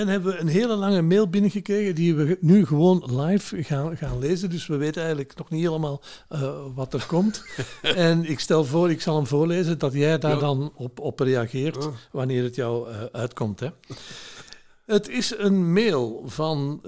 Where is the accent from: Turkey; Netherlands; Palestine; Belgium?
Belgium; Flanders; wij zouden in de tijd door dat luisteren naar al die zeezenders een identiteitscrisis hebben gekregen als Vlaming.